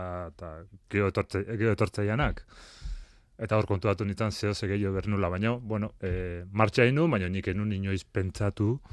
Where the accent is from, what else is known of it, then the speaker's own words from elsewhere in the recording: Zumaia, Basque Country, Spain; Nik esango nuke nomada naizela. Zumaian jaiotakoa, Zumaian ezitakoa, eta ondo ezitakoa, gustoa, baina, bueno, bai, ezin geldik egon.